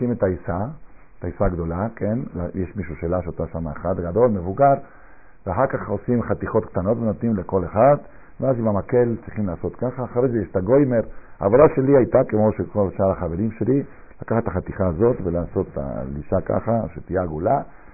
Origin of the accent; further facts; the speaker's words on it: Argentina; אני רוצה לספר לכם מעשה שהיה כשהייתי ילד בארגנטינה בן 12.